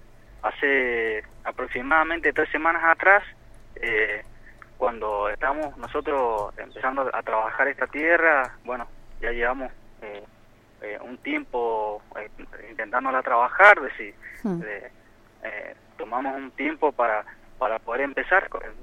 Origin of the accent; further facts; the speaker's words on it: Cordón del Plata, Mendoza, Argentina; somos gente de Cordón del Plata y supuestamente él decía que somos de La Cera.